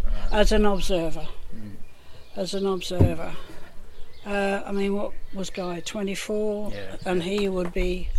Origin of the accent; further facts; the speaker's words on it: Yorkshire and the Humber, United Kingdom; born there; also born or lived in Peterborough; No, I was born in Yorkshire, but I lived in Peterborough.